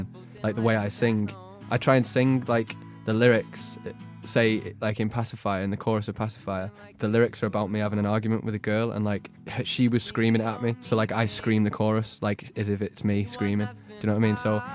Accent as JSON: {"language": "English", "region": "North West England", "country": "United Kingdom", "lives_now": "London, United Kingdom", "said": "So, like, I'm from just outside of Liverpool"}